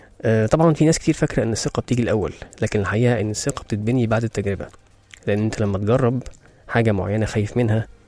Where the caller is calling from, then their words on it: United Arab Emirates; انا سعيد اني بتواصل معك من الامارات